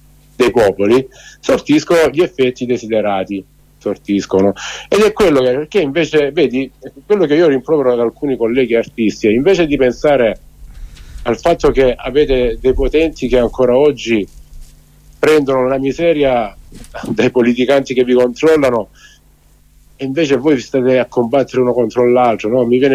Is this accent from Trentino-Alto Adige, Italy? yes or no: no; Apulia, Italy; te lo dico da salentino adesso